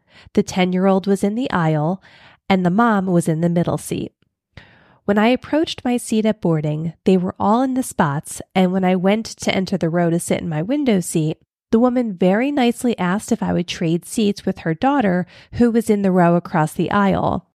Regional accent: Philadelphia, Pennsylvania, United States; the one thing that I learned growing up in Philly that I try never to practice but still respect is that people have the right to be assholes for no reason.

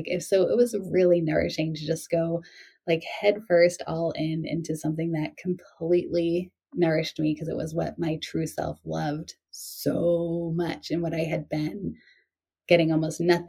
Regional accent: New England, United States; Like I grew up in New England. I love New England.

